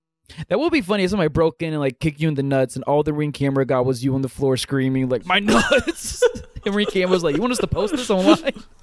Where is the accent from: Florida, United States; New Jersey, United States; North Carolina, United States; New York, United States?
Florida, United States; Tallahassee; I'm from fucking Tallahassee.